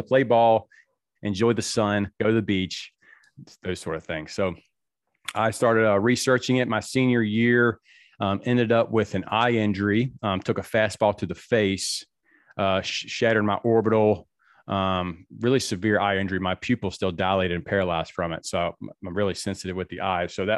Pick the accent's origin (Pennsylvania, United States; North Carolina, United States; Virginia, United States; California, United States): Virginia, United States; moved away as an adult; Growing up in Virginia, it was cold and snowy during baseball season. I said, no more. Not having it. So I moved down to Florida, played college baseball.